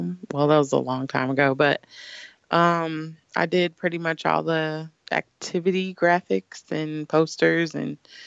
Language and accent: English; Kansas City, Missouri, United States; Well, I'm from the best city in Missouri, Kansas City, Missouri.